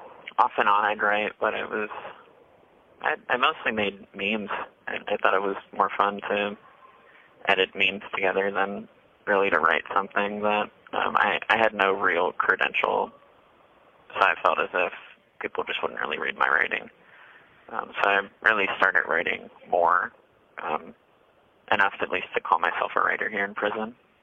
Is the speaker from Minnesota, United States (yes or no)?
no; Florida, United States; now in Wilsonville, United States; It's a women's prison out here in Wilsonville, Oregon. I'm originally from Broward County, Florida. I came to Portland originally to help with the uprising